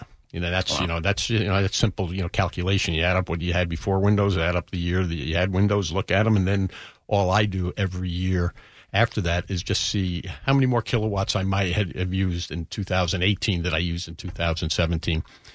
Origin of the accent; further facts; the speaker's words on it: Bronx, New York, United States; I'm from New York, the Bronx, so I'm a Yankee fan.